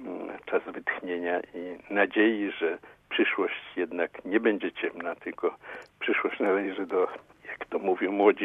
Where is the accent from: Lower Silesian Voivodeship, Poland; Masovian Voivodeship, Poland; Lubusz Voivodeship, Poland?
Masovian Voivodeship, Poland; Nasierowo Górne; ja się urodziłem nad Bugiem, ale miałem pół roku, jak rodzice się stamtąd wyprowadzili i mieszkaliśmy niedaleko od Ciechanowa, w takiej wiosce, to się nazywało Nasierowo Górne